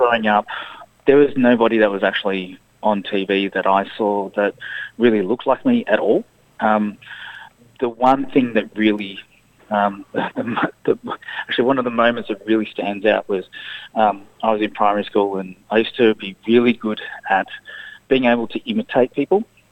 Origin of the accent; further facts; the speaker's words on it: Melbourne, Victoria, Australia; No, I grew up in Melbourne.